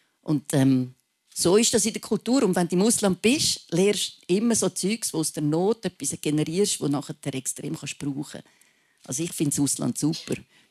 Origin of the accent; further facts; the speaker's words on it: Switzerland; als Schweizer